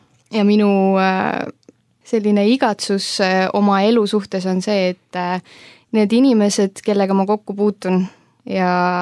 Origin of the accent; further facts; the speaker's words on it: Saare County, Estonia; olen Saaremaalt pärit ja üsna parasjagu suurest Eesti perest. Meil on, mul on kolm venda ja üks õde lisaks minule ja kuulun hetkel siioni kogudusse Kuressaares